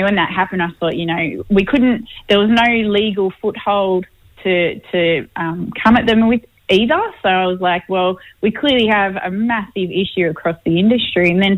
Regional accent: Sydney, New South Wales, Australia; Born and raised in Sydney, though, but always, you know, go home to Kiara growing up and everything. Lived some time on country as well out that way. But, yeah, now I'm living in Sydney, raising my babies here

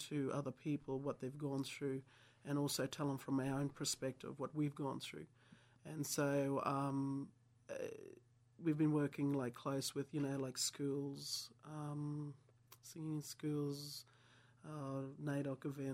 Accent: Babinda, Queensland, Australia; also born or lived in Ayr; I grew up all around probably Babinda. It's a little town just probably an hour up from Innisfail.

